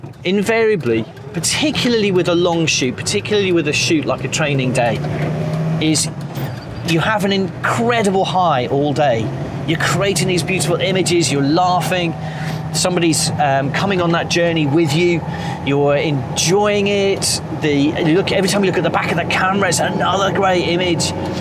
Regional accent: Wales, United Kingdom; I grew up in North Wales

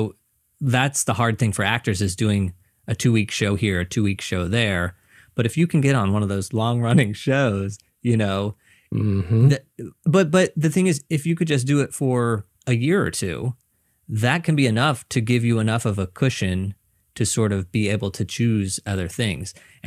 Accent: Missouri, United States; now in New York, United States; But when I first moved to New York, so I'm originally from Missouri.

